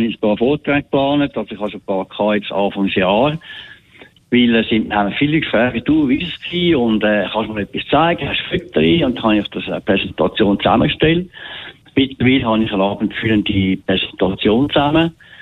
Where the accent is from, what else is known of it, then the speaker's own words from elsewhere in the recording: Switzerland; Ich als Schweizer, weiss